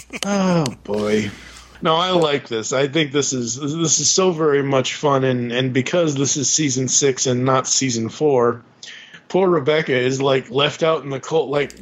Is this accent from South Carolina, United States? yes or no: no; Boston, Massachusetts, United States; It was because of being originally from Boston. If you're from Boston, if you were born and bred in Boston, sports is everything.